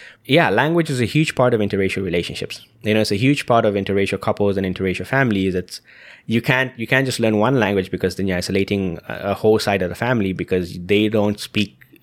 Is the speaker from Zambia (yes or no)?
yes; Zambia; growing up in Zambia, one of the more prominent second languages you can learn in school was French.